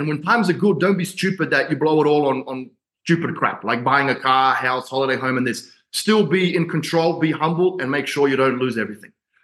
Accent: Australia; I'm blessed to be able to live here. This is the only country that I will die for, even though I'm Australian and my parents are Croatian. I love Australia.

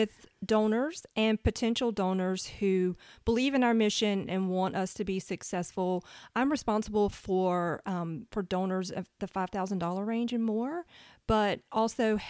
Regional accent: Warrington, North Carolina, United States; now in Mount Pleasant, United States; I live in Mount Pleasant currently, but I grew up in Warrington, North Carolina, the eastern part of the state. We grew hay and had chickens.

